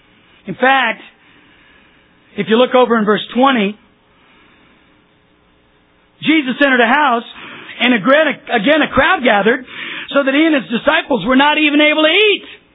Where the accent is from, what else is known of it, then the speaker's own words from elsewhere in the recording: Syracuse, New York, United States; now in Chicago, United States; Of course, I came from Syracuse. Every Easter was white, you know.